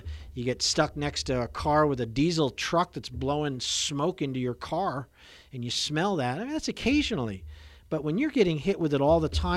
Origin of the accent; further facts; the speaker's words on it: New York, United States; I mean, I'm from New York, Long Island. I'm out on the island where it's cleaner air than in the city.